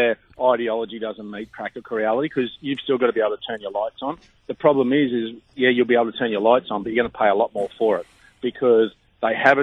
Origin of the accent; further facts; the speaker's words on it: Queensland, Australia; even though I'm a Queenslander, I'm loyal to my football team